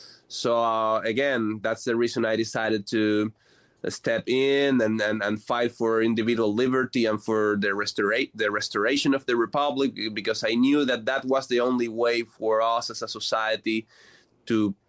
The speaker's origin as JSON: {"language": "English", "town": "Caracas", "region": "Capital District", "country": "Venezuela", "said": "I'm from Caracas, the capital."}